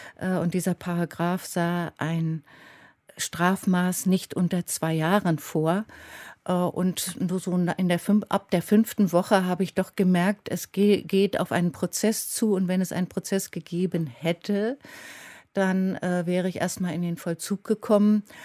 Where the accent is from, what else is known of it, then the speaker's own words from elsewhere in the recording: Berlin, Germany; Ich war ja immerhin als Berlinerin und in Kreisen, die schon Stasi-Erfahrung hatten